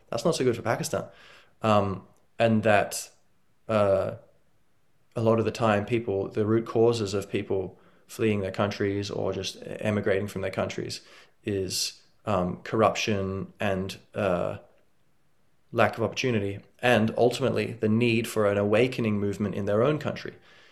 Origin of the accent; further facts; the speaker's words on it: Australia; accent: Australian; now in Ireland; I'm learning Irish. I'm Gaelic a Briste, my broken Irish. But I'm genetically Irish, but I sound Australian, and I'm raised in Australia. Well, I was raised in Australia, and so I am very different in that way.